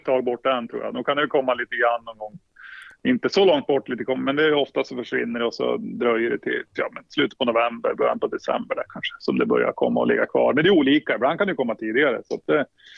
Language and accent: Swedish; Östersund, Jämtland County, Sweden; also born or lived in Sundsvall; Ja. Uppvuxen i Östersund och sen har jag bodde i Sundsvall ett tag innan jag flyttade hit upp.